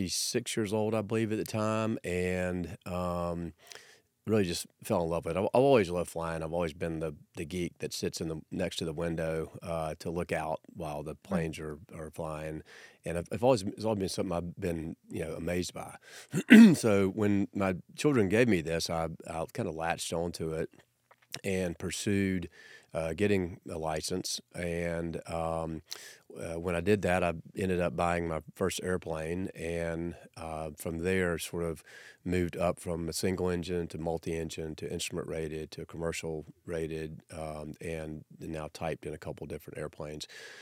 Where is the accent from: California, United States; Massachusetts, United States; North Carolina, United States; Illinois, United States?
North Carolina, United States; Shelby; Well, most people, when I start talking, realize I'm from North Carolina. I grew up in just west of here in Shelby, small town, and went to University of North Carolina.